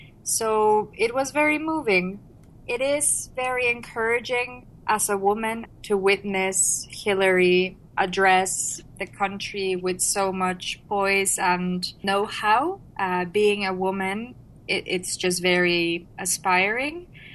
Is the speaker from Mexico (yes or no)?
yes; Mexico; I'm from Mexico